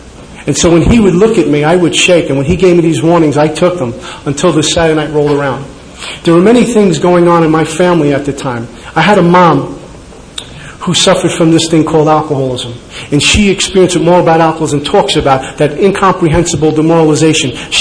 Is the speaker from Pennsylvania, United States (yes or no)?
no; New York City, New York, United States; I grew up in Brooklyn, and I remember my first drunk like it happened last week.